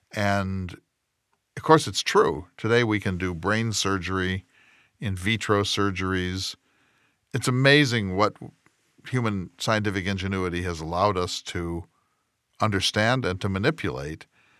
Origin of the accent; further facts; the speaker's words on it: Great Plains, United States; I come from the Great Plains